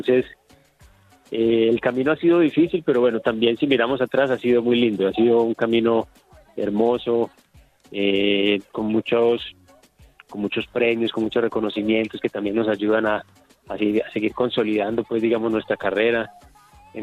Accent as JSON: {"language": "Spanish", "town": "Medellín", "region": "Antioquia", "country": "Colombia", "said": "Nosotros somos de Antioquia, de Medellín, y también nos identificamos muchísimo."}